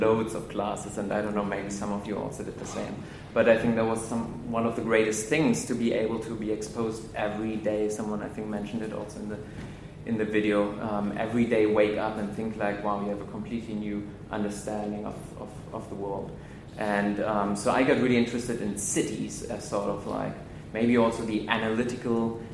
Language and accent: English; Berlin, Germany; I'm originally from Berlin, where I'm living right now, just here for the weekend as well.